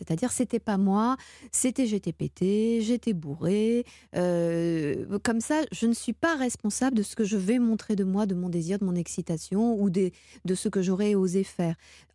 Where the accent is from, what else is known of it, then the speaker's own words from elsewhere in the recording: France; Nous sommes français